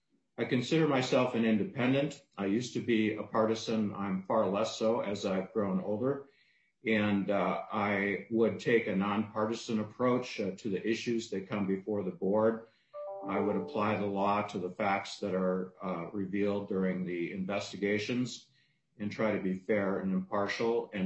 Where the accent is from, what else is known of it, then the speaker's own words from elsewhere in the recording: Minnesota, United States; now in Minneapolis, United States; I live in Minneapolis. I was raised in Becker and Clay counties. My mother grew up on the White Earth Reservation, and I am a member of the White Earth Nation.